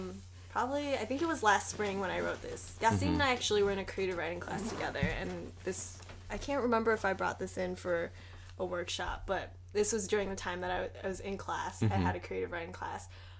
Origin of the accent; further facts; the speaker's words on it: United States; "No, I'm Chinese American."